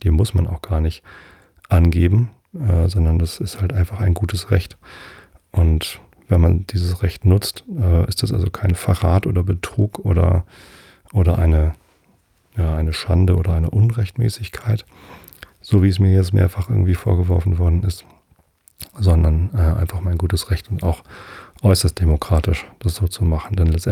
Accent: Wistedt, Lower Saxony, Germany; wir sind ja in Vistit aufgewachsen und mein Vater war nicht nur im Gemeinderat Vistit, sondern auch im Samtgemeinderat Tostedt, genauso wie ich.

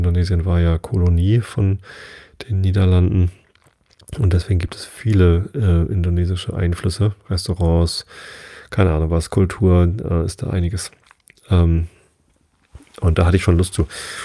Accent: Hamburg, Germany; ja, wir kommen aus Hamburg und kennen den Laden

